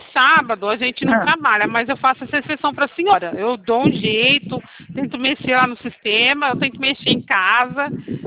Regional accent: São Carlos, São Paulo, Brazil; eu sou aqui de São Carlos

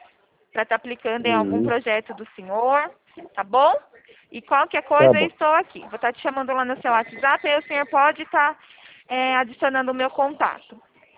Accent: Araras, São Paulo, Brazil; Sou daqui de Araras mesmo

